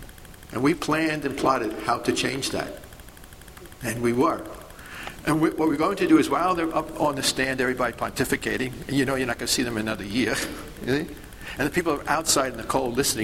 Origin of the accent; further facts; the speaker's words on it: Brooklyn, New York, United States; See, I come from Brooklyn.